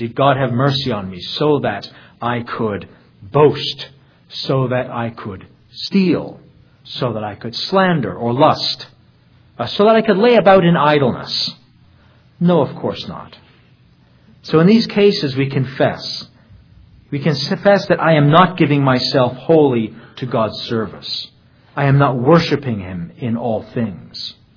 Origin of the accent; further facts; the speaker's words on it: Ottawa, Ontario, Canada; I'm from Ottawa, Ontario.